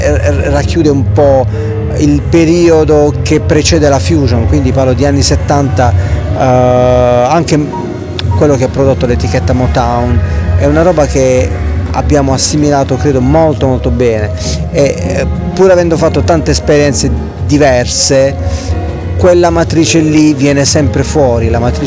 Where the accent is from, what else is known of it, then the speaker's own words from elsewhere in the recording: Bari, Apulia, Italy; Da ragazzino a Bari abbiamo vissuto un periodo a cavallo tra gli anni 90 e i primi anni del 2000